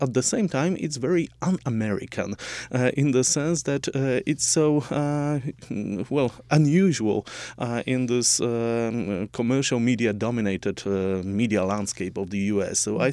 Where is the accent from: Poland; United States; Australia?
Poland; English is a second language; moved away as an adult; I came from Poland to teach a whole semester at Utica College